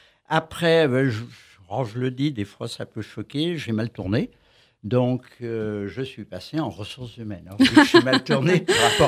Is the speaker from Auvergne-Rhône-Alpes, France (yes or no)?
yes; Lyon, Auvergne-Rhône-Alpes, France; moi je suis lyonnais d'origine